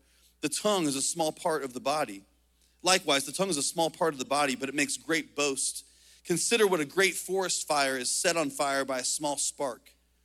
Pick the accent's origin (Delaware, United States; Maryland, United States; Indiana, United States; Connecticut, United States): Indiana, United States; I grew up on a farm growing up in Indiana